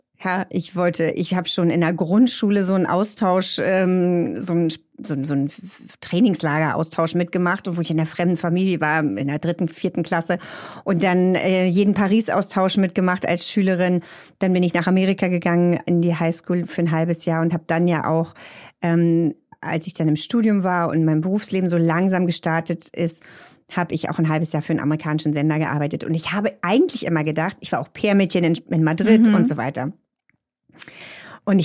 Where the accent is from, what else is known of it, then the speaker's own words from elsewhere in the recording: Berlin, Germany; Ich bin eine richtige Berlinerin. Ich bin hier in Berlin geboren, groß geworden, noch zu Zeiten, wo die Mauer stand.